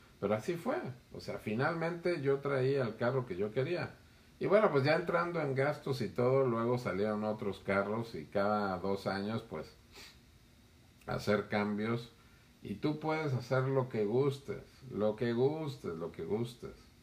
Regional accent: Mexico; ahora sí que como buen mexicano dije

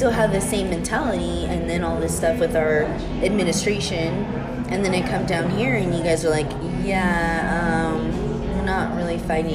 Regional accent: San Ysidro, California, United States; And I grew up in San Ysidro, border town of Tijuana border

